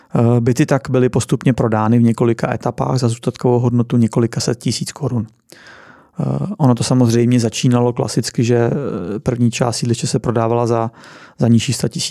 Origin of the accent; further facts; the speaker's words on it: Sudetes, Czechia; Já pocházím ze Sudet, což je věc, o které často mluvím, jsem na ní hrdý. Myslím si, že mě to nějakým způsobem formovalo.